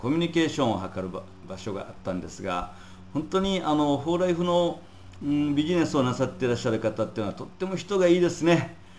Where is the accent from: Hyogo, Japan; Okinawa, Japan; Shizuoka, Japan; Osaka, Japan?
Okinawa, Japan; 私、沖縄から来た